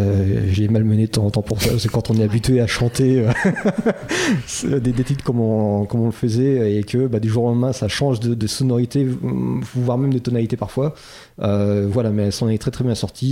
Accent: La Rochelle, Nouvelle-Aquitaine, France; now in United States; Oui, moi, je suis originaire de La Rochelle, d'accord. Mais j'habite un petit village à côté de New York. Et je travaille à New York.

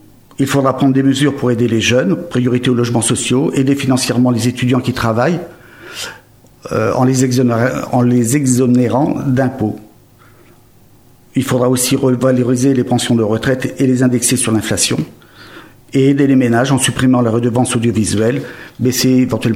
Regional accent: Saint-Pierre-d'Oléron, Nouvelle-Aquitaine, France; born there; Je suis né à Saint-Pierre-de-Léron, fils de marin-pêcheur, et j'ai commencé cette profession à l'âge de 16 ans.

